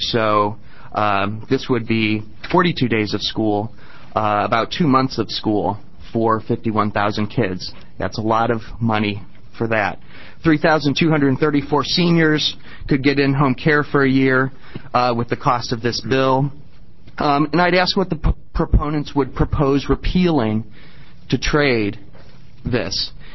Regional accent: Illinois, United States; I grew up in Illinois in the breadbasket. There was a soybean farm across the street.

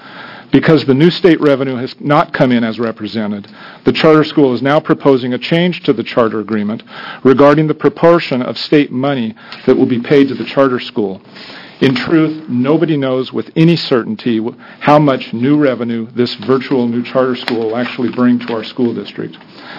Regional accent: Burns, Oregon, United States; I'm from Burns, Harney County, Oregon. I want to tell you a little bit about myself first. I grew up in Burns, graduated from high school there, went off to college, law school, came back to Burns about 22 years ago to raise a family.

